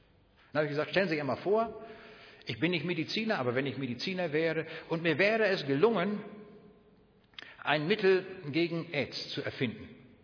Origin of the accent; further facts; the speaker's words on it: North Rhine-Westphalia, Germany; Manchmal fahre ich bei uns im Siegerland, das ist ähnlich wie in der Schweiz, da gibt es auch viele Berge